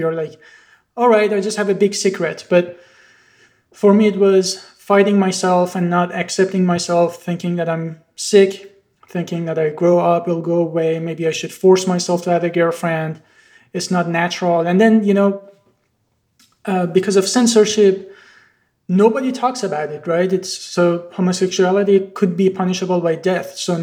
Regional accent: Iran; English is a second language; moved away as an adult; So I'm originally from Iran. I did my undergrad there.

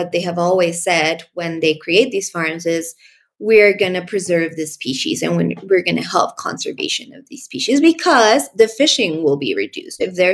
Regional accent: Colombia; now in Mexico; I am from Colombia, but I've been living in Mexico for about 8 years now.

